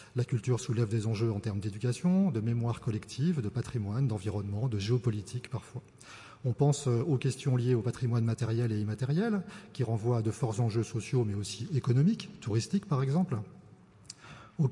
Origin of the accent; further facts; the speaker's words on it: Nantes, Pays de la Loire, France; donc je viens de Nantes